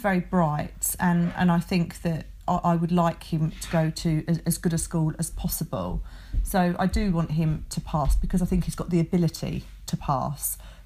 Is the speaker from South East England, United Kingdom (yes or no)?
yes; South East England, United Kingdom; I grew up in Buckinghamshire, so we did the 13 plus